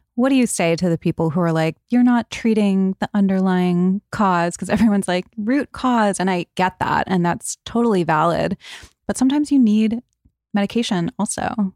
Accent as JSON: {"language": "English", "region": "East Coast", "country": "United States", "tie": "born or raised there", "said": "but I grew up on the East Coast."}